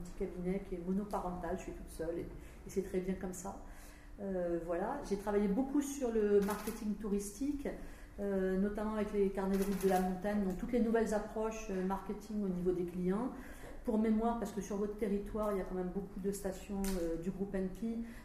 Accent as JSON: {"language": "French", "region": "Auvergne-Rhône-Alpes", "country": "France", "said": "je viens des Alpes. Alors avant j'étais à Grenoble du temps des premiers pôles en 2001, mais maintenant je suis dans la vallée de Courchevel."}